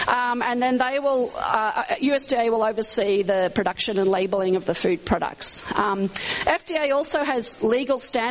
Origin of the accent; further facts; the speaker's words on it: California, United States; So I'm from California, sorry about that.